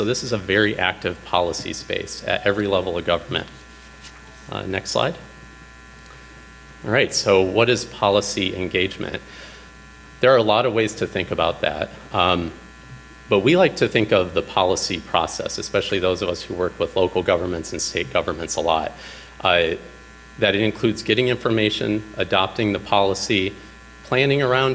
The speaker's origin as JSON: {"language": "English", "region": "Michigan", "country": "United States", "tie": "born or raised there", "said": "My home state of Michigan, I was a little disappointed in."}